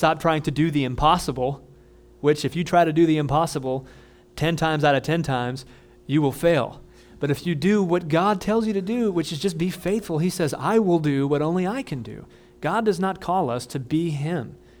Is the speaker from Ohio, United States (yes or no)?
yes; Parma, Ohio, United States; There's a little farm down on Stearns Row that my mom used to take me to growing up in Parma over there.